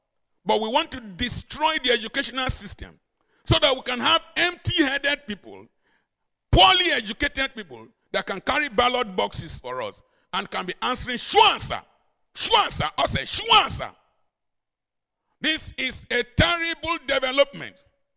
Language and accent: English; Nigeria; looking at me as a Nigerian, he wanted to underestimate me.